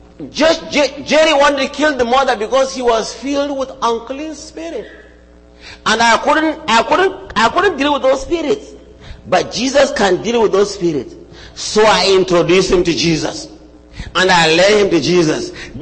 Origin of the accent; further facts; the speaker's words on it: Nigeria; I knew when they were training them in my home state. Their headquarters is in my home state. Islam came into Nigeria through my home state.